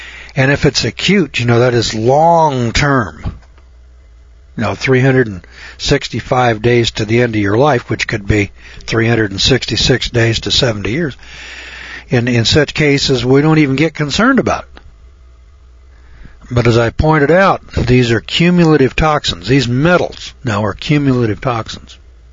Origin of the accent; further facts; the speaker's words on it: Eureka, California, United States; I said, "No, I'm from Eureka, California."